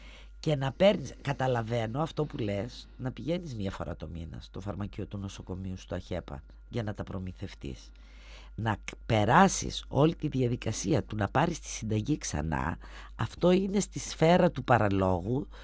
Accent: Greece; Και λέω η απολύτιστη, αλλά έρχομαι από την Ελλάδα.

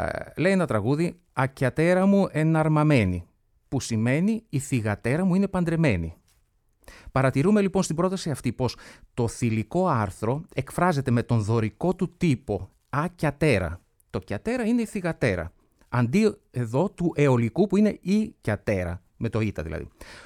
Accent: Missolonghi, Western Greece, Greece; Κατάγομαι από το Μεσολόγγι και είναι τιμή μου.

